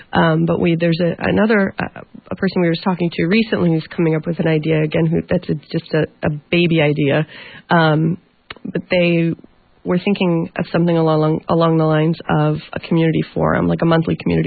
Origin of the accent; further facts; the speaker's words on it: Midwest, United States; And I'm from the Midwest, so my experience was very unique and very strange.